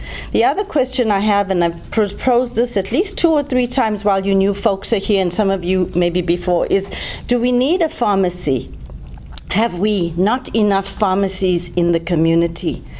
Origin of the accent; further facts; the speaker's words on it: South Africa; born there; moved away as an adult; Now, I was born in South Africa, and I did public health in South Africa.